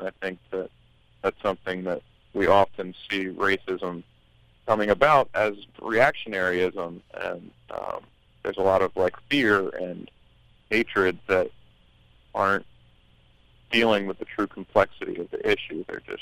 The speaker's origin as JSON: {"language": "English", "town": "Chestertown", "region": "Maryland", "country": "United States", "tie": "born or raised there", "said": "people getting priced out of homes the way they are in my hometown of Chestertown or in many small communities, say Rock Hall or, you know, St. Michael's in Oxford. My family's all from Oxford"}